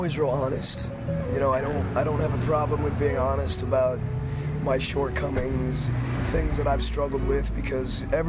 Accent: El Paso, Texas, United States; I love El Paso to death. Yes. Love it to death. It's my hometown. You know, it's where I got my start.

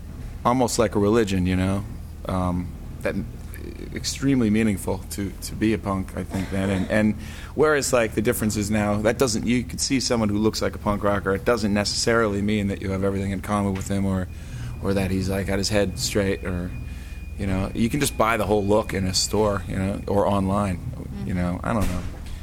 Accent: East Coast, United States; I'd like to add that we are better pool players than Rancid because we're from the East Coast, so just for the record.

